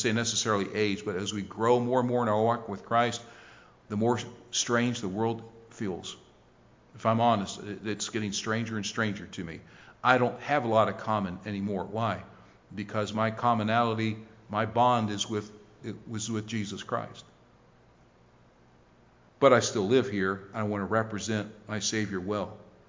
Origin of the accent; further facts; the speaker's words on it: Ohio, United States; born there; now in West Virginia, United States; Okay, so I was born in Ohio.